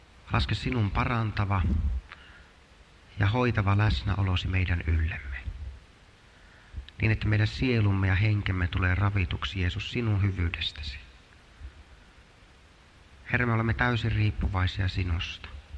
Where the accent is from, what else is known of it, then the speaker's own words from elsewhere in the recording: Savo, Finland; Että meillä Savossa pää sanottaisiin näin